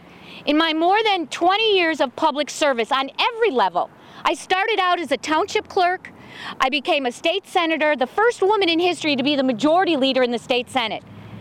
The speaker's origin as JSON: {"language": "English", "town": "Steger", "region": "Illinois", "country": "United States", "tie": "born or raised there", "lives_now": "Crete, United States", "said": "I grew up in Stager. We raised our family in this district. I grew up in this district."}